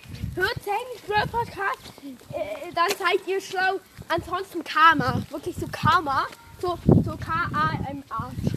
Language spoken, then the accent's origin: German; Germany; Ja, ich komme aus Deutschland.